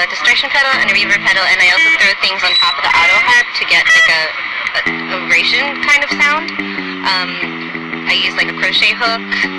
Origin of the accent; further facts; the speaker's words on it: Baltimore, Maryland, United States; also born or lived in Seattle; now in Olympia, United States; I'm initially from Baltimore, Maryland.